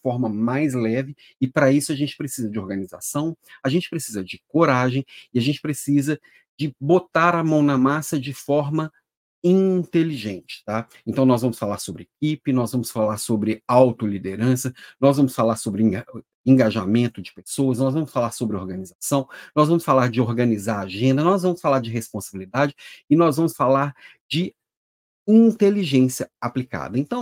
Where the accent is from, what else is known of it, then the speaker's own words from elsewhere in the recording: Belo Horizonte, Minas Gerais, Brazil; now in Florianópolis, Brazil; eu sou um mineirinho perdido aqui em Florianópolis, moro em Florianópolis, mas eu sou de Belo Horizonte, então sou do mundo, sou Minas Gerais